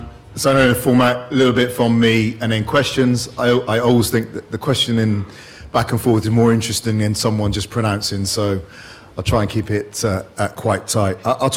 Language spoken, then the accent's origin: English; Bristol, South West England, United Kingdom; And so I grew up in Bristol through the 70s.